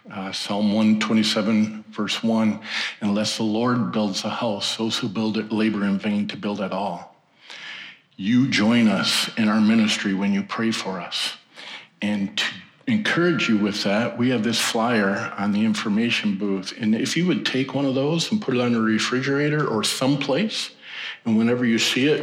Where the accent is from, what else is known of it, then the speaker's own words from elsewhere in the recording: Michigan, United States; also born or lived in Pontiac / Benton Harbor / Kansas; I am originally from Ottawa County, grew up here, graduated from Allendale High School, but I've been gone for 35 years.